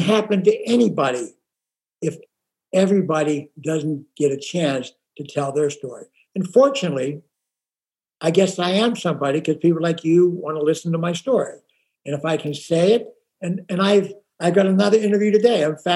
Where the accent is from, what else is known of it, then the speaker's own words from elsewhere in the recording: Pittsburgh, Pennsylvania, United States; They brought in a guy from Pittsburgh who I knew his granddaddy because I'm from Pittsburgh to do the interview with me.